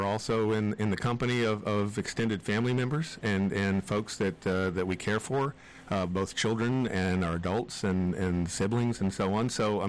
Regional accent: Louisville, North Carolina, United States; also born or lived in Hornell, New York; I was born in Hornell, New York, and … when God made me born a Yankee, he was teasing. We came down from Hornell, New York to Louisville, North Carolina, just near Clemens, just west of Winston-Salem.

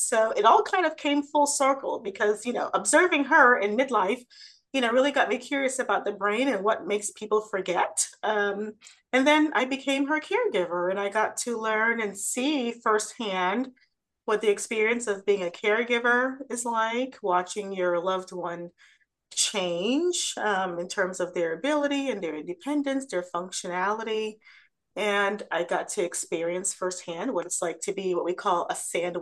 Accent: New York City, New York, United States; also born or lived in South Florida; now in North Carolina, United States; I'm from New York City. Born in Brooklyn, New York. I've been a transplanted North Carolinian for almost 25 years now.

